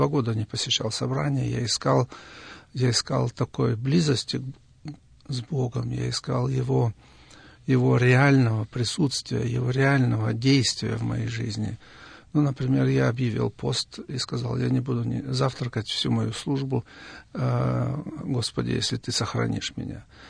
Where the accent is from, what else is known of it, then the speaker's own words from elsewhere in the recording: Kyrgyzstan; also born or lived in Siberia, Russia / Kazakhstan; now in Germany; Я родился в Сибири в 1950 году. Потом мои родители переехали с нами, маленькими детьми, в Казахстан. Из Казахстана, после того, как отец освободился из тюрьмы, мы переехали в Киргизию. А из Киргизии уже, будучи женатым, семейным человеком, я переехал в Литву.